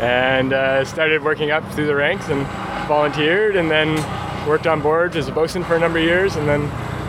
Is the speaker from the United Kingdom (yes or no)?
no; Victoria, British Columbia, Canada; I'm from Victoria.